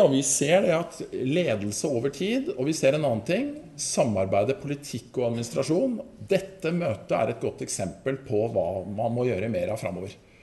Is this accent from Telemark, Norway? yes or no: no; Bærum, Akershus, Norway; Ikke nødvendigvis der jeg kommer fra, Bærum, som driver bra og dyrt.